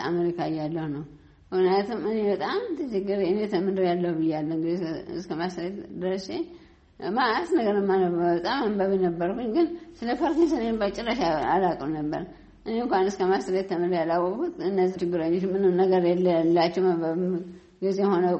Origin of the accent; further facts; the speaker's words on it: Tigray, Ethiopia; born there; also born or lived in Debre Birhan / Mekelle / Adigrat; የተወለድኩት ትግራይ ነው። ትግራይ ዘላንበሳ አካባቢ ጉልማዳ ወረዳ ነው እና ያደጉትም ከወንድሜ ጋራ ደብረ ብርሃን መቀሌ አዲግራት እያልኩ ነው ያደኩት።